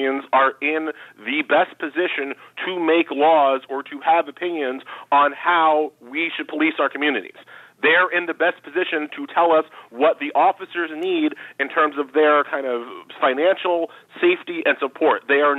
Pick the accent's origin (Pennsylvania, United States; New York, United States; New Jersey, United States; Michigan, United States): New York, United States; again, I'm from New York, and so I've seen what's happened to de Blasio.